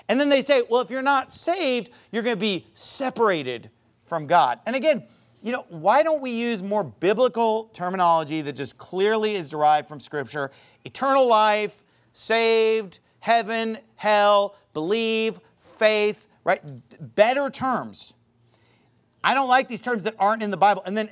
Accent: United States; Like, because we grew up in America, we don't think that way

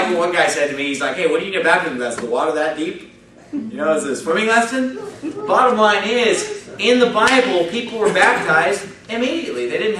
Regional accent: California, United States; you know, I'm from California, so I know about that.

